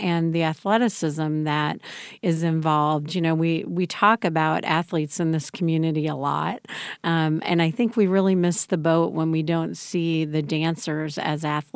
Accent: Champaign, Illinois, United States; as a child growing up in Champaign-Urbana, I actually was in the Nutcracker on the Krannert stage

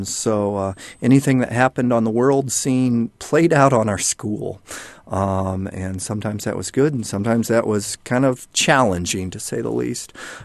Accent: United States; also born or lived in Geneva, Switzerland; I was a super patriot over there, was very proud of being an American, and realized I didn't know as much about America as most folk. So felt very lost when I first came back.

